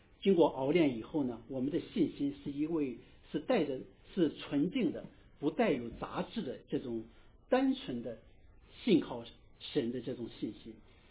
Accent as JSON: {"language": "Chinese", "region": "Shandong", "country": "China", "accent": "Shandong dialect", "said": "烤地瓜是我们山东土话"}